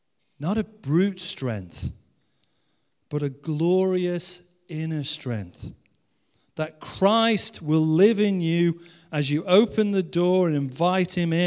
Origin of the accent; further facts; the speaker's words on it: England, United Kingdom; I know it's Sunday. I know we're English. Most of us.